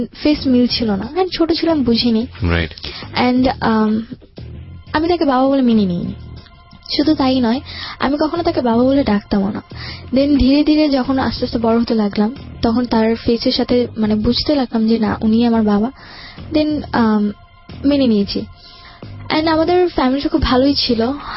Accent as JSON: {"language": "Bangla", "town": "Dhaka", "region": "Dhaka Division", "country": "Bangladesh", "tie": "born or raised there", "said": "আমার ঢাকাতেই।"}